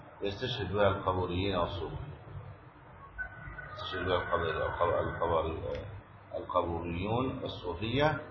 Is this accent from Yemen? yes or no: no; Egypt